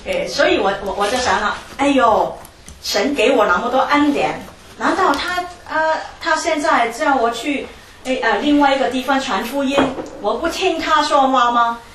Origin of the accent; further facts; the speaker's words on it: Hong Kong; 我们是从香港来的